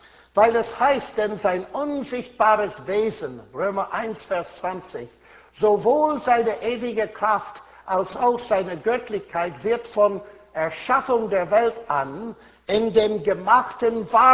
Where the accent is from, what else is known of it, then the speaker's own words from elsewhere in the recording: Ireland; German is a second language; also born or lived in Germany; Sag ich, komme aus Irland.